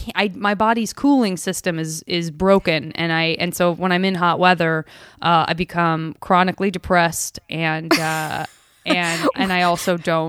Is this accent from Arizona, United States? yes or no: yes; Arizona, United States; I'm from Arizona, and I couldn't wait to get out of heat.